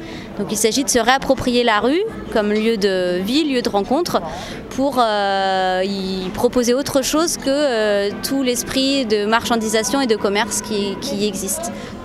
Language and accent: French; Tours, Centre-Val de Loire, France; je viens de Tours